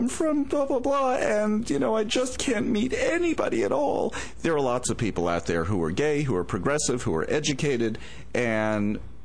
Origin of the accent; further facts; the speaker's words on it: New York, United States; now in Texas, United States; And I was from New York. I grew up in New York. I've been in Texas for more than 30 years.